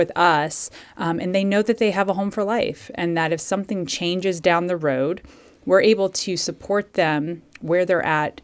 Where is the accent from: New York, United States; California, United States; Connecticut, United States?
Connecticut, United States; I'm from Connecticut, but I started my career in the Kansas City area.